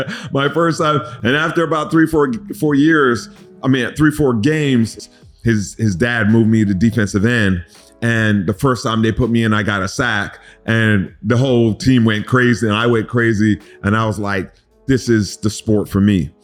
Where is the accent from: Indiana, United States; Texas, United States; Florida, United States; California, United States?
Florida, United States; Miami; So, you know, I'm from Miami and I learned to play football in the mean parks, these little league parks in Miami.